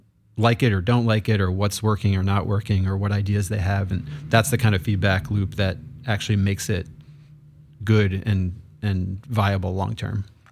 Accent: Long Island, New York, United States; I grew up in New York in a kind of suburban place. Long Island is technically where I'm from.

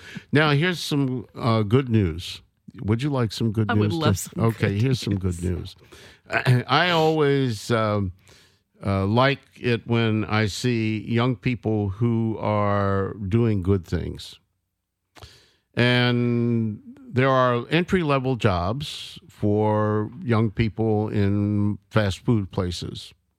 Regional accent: the South, United States; what you and I grew up with gizzards in the South.

